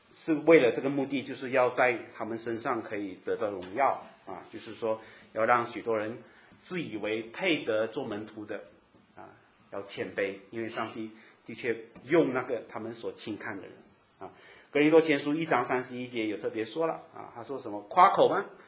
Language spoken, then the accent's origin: Chinese; Malaysia; 我们是马来西亚人，没什么文化啊。我记得我去到加拿大，我第一次接触很多国内的人啊